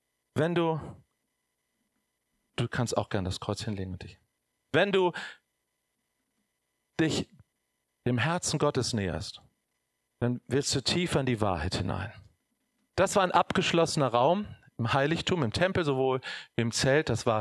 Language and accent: German; Germany; Ich bin Deutscher. Ich darf anders beten.